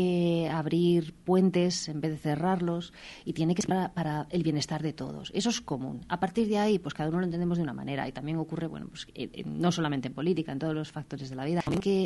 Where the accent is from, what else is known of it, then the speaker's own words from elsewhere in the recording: Salamanca, Castile and León, Spain; sino como salmantina, como ciudadana de este país